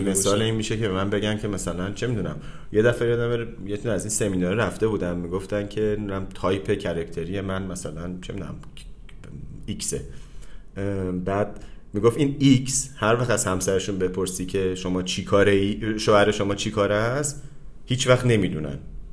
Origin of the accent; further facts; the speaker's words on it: Yazd, Iran; خیلی یزدیم، من یزدی ترینم